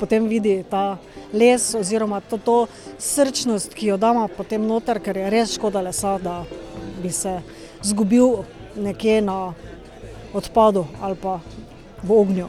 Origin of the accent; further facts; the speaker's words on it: Styria, Slovenia; Avstrija, najbolj je Avstrija, ker prihajamo iz Štajerske, je dansko Avstrija nama najbližja